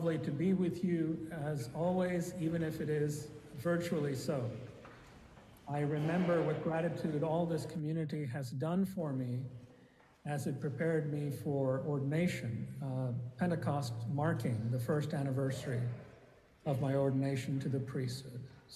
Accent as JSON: {"language": "English", "town": "Thiruvananthapuram", "region": "Kerala", "country": "India", "tie": "born there", "first_language": "Malayalam", "second_language": "English", "said": "I was born in the city of Trivandrum in the South Indian state of Kerala. My mother tongue is Malayalam."}